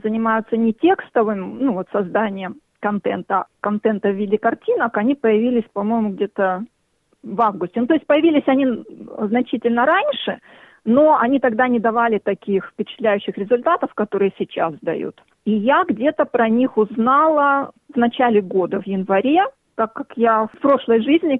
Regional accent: Far East, Russia; now in Melbourne, Australia; я из России, с Дальнего Востока. Лет 13, наверное, я уже живу в Мельбурне. Ну, собственно, и приехала в Мельбурн и живу здесь.

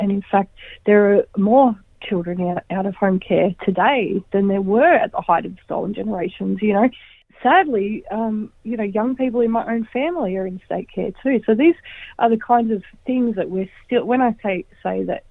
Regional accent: New South Wales, Australia; Well, I grew up in the Tweed, and I've never known any other, you know, community to call my own. I don't have a Bundjalung bloodline.

